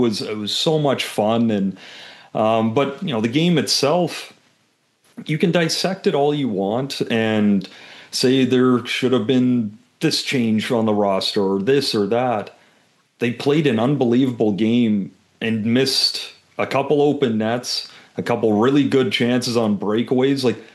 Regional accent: Canada; as a Canadian

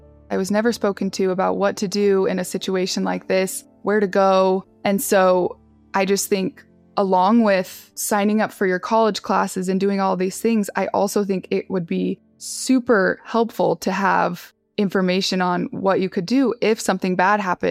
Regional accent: Utah, United States; I grew up in Utah. I grew up LDS, or as most people know it, Mormon. It's pretty much all I've known for my whole life. And I think that in Utah, we live in a bubble.

